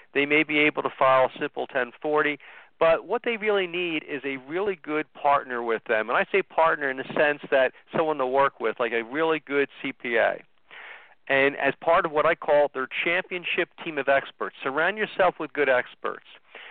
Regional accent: Philadelphia, Pennsylvania, United States; now in New York, United States; I'm originally from Philadelphia, even though I live in New York now. So I'm a Philadelphia Phillies fan.

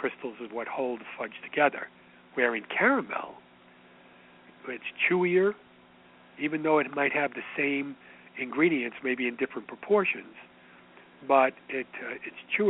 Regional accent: New York, United States; Although growing up in the Northeast, like you and I, in New York, we were always dark chocolate people.

